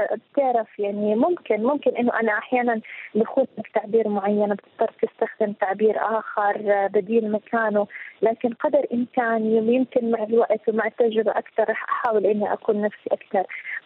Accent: Jordan; عندنا في الأردن

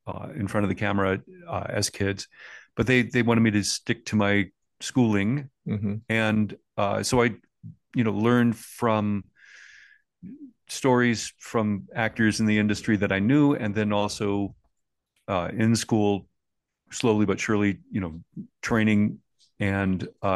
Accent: Hollywood, California, United States; I grew up in Hollywood. You know, my dad ran private clubs and a lot of actors, producers, directors played cards or backgammon at his clubs.

